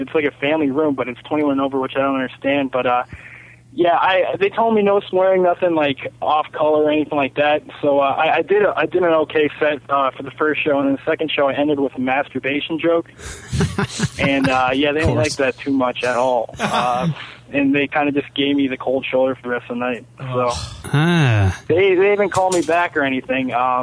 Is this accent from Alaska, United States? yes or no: no; Marshalltown, Iowa, United States; Yeah, I was born in Marshalltown, Iowa.